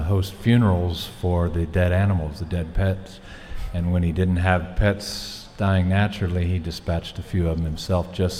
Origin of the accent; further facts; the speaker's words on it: Indianapolis, Indiana, United States; And, you know, I was born and raised in Indianapolis, so I remember Jim Jones from his appearances on TV